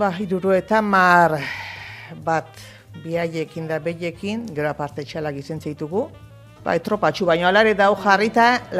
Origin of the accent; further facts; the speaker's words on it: Azpeitia, Basque Country, Spain; Ez, ez, ni azpeitiarra naiz.